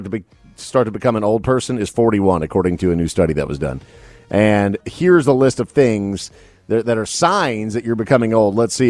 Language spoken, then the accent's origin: English; Minnesota, United States; as a kid growing up in Minnesota, I liked the Minnesota North Stars.